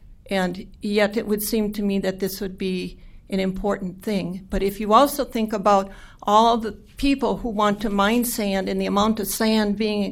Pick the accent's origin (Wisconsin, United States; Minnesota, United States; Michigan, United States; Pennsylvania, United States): Minnesota, United States; I am from Karst Country, from beautiful southeastern Minnesota, and from the tropical sector of the state.